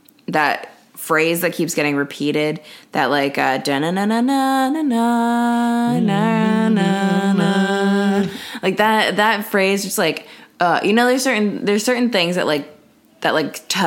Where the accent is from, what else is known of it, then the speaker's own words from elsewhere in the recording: New Jersey, United States; New Jersey.